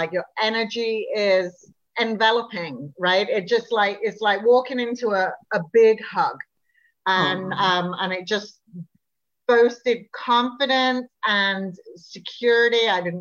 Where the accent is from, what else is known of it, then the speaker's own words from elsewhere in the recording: England, United Kingdom; now in Prince Edward Island, Canada; Now, I'm not from PEI. I'm from England originally.